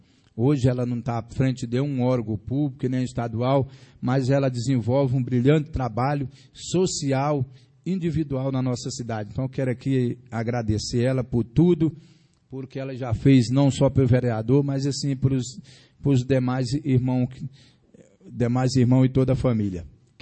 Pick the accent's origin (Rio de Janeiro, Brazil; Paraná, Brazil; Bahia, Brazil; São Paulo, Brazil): Bahia, Brazil; now in Formosa, Brazil; eu sou da Bahia, me considero cidadão formosense